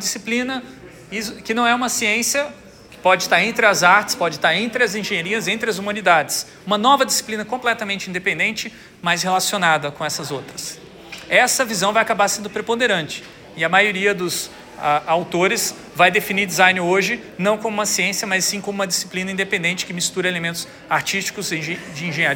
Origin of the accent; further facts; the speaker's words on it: Brazil; de enquanto brasileiros, de valorizar aquilo que nós fizemos aqui já no passado